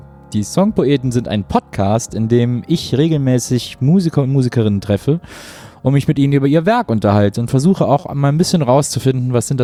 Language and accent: German; Rhineland, Germany; ich komme ja richtig aus dem Rheinland, aber da haben wir schön drüber geredet, wie das ist, in dieser Ecke aufzuwachsen